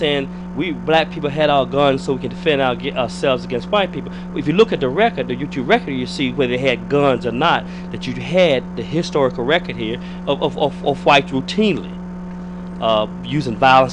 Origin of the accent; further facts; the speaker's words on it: Alabama, United States; I grew up in Alabama